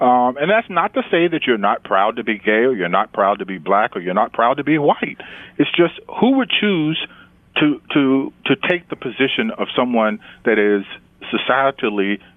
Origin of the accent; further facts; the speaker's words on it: North Carolina, United States; I grew up in North Carolina to parents who were black. I have considered myself black all my life